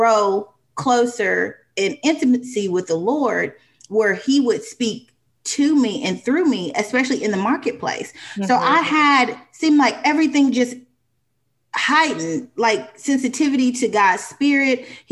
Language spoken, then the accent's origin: English; Wisconsin, United States; now in Mississippi, United States; But I was raised in Wisconsin. It's a little bit different there.